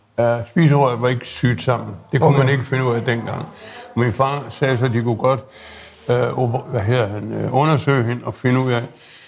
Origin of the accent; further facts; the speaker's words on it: Aarhus, Central Denmark Region, Denmark; born there; Jeg er født i Aarhus. Mærkeligt nok nede på en gade, der hedder Spanien.